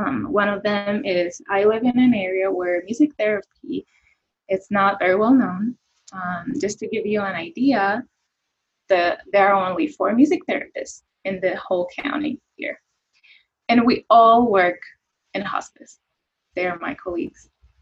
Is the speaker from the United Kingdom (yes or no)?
no; Puerto Rico; because I am from Puerto Rico and I mean, that's my culture, the Latino culture